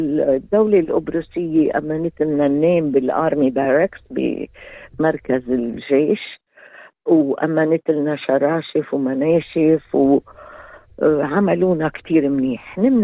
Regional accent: Lebanon; now in Australia; بقى هيك منخبرك هاي خبرية كيف طلعنا من لبنان

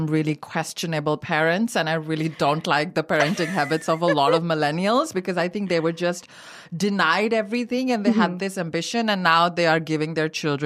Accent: India; it just looked so enormously beautiful to us growing up in India.

